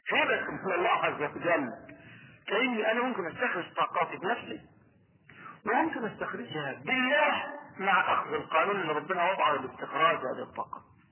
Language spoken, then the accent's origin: Arabic; Egypt; حكيت لكم ان كان في بنو مغناطيس عندنا في مصر مضروب به المثل